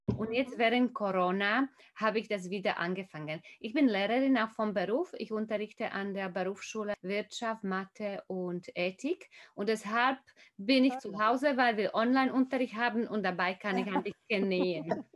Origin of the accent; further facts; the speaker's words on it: Slovakia; now in Germany; Ich komme aus der Slowakei. Ich bin 14 Jahre hier in Deutschland. Ich habe 3 Kinder und ich beschäftige mich mit slowakischer Sprache.